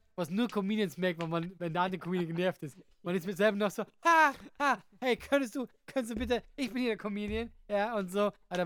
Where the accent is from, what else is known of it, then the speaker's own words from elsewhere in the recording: Bad Kreuznach, Rhineland-Palatinate, Germany; weil ich habe da meine Vorpremiere gehabt und Bad Kreuznach, du, ey, ich komm daher